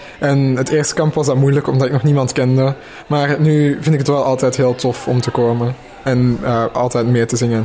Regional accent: Onze-Lieve-Vrouw-Waver, Flanders, Belgium; ik ben 16 jaar en ik kom uit Onze Lieve Vrouw Waver.

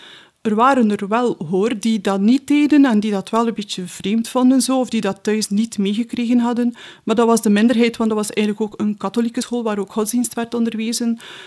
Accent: Bruges, West Flanders, Belgium; Ik ben afkomstig van Sint-Andries, Brugge. Ja. En het middelbaar, dat was ook op Sint-Andries, een andere parochie wel.

